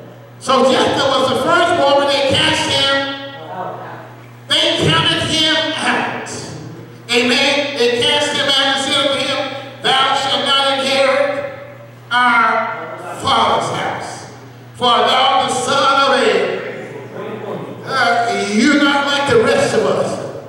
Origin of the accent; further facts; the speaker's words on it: the South, United States; I'm from South and say, well, Lord, y'all be there.